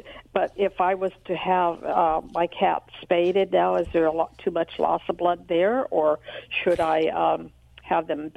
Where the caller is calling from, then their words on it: California, United States; Royal Granby, California.